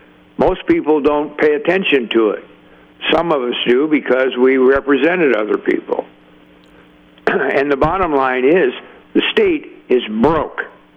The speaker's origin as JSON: {"language": "English", "region": "California", "country": "United States", "tie": "born or raised there", "said": "I get angry about it, but I was born and raised here. Well, I'm a Californian."}